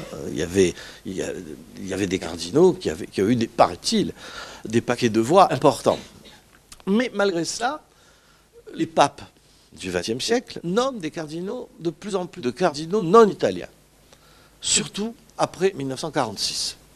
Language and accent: French; France; que je vous livre en tant que Français